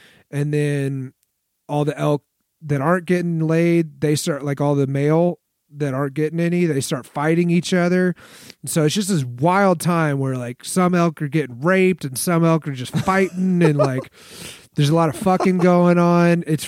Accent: Texas, United States; You know, obviously I'm from Texas, so the idea that you could just drive over to another state in a couple hours is a little bit foreign to me.

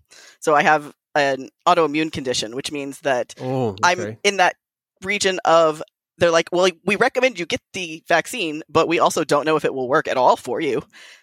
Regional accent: Atlanta, Georgia, United States; now in Oregon, United States; I'm here for school. I grew up in Atlanta. So I'm used to warm weather

